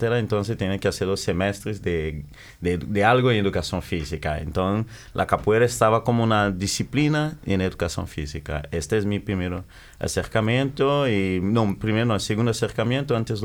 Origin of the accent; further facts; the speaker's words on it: DR Congo; now in Brazil; yo soy natural de la República Democrática del Congo, que hace como 32 años que estoy en Brasil.